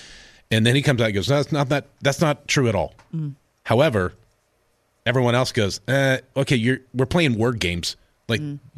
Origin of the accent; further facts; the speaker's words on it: Tennessee, United States; But growing up in Tennessee, Tennessee, being a Vol fan